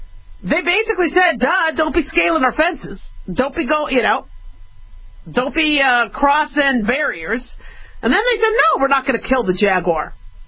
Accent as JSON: {"language": "English", "region": "Arizona", "country": "United States", "tie": "born or raised there", "said": "Arizonans are pretty, you know, they'll kind of say it like it is. I grew up in Arizona"}